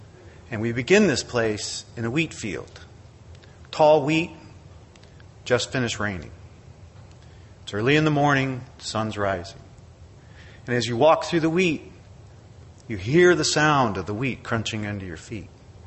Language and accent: English; Largo, Florida, United States; I'm from Largo, Florida.